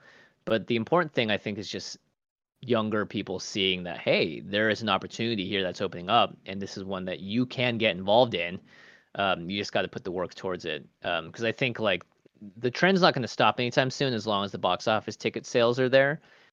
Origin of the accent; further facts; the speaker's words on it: United States; For me particularly, right, I'm an American and I can best speak to things in America.